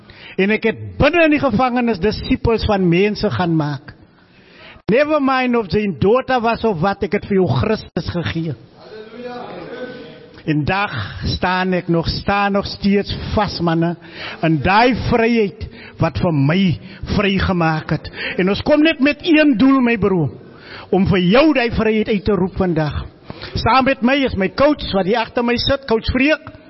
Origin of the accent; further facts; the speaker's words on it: Eerste Rivier, Western Cape, South Africa; van Eerste Rivier af